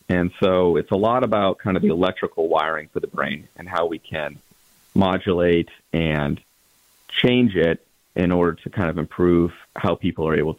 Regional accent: Montana, United States; moved away as an adult; also born or lived in Houston; now in Connecticut, United States; I grew up in Montana and actually moved down to Houston when I graduated from high school to go to Rice University to study applied math.

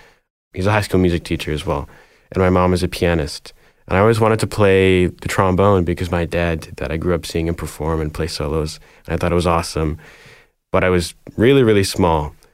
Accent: Richmond Hill, Ontario, Canada; also born or lived in East York; I grew up in East York, and then I moved to Richmond Hill when I was pretty young, 6.

